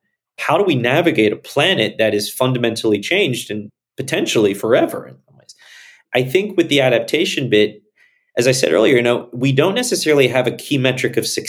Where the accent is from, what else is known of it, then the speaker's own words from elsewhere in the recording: Appalachia, United States; We talk about, and I'm from the Appalachian area.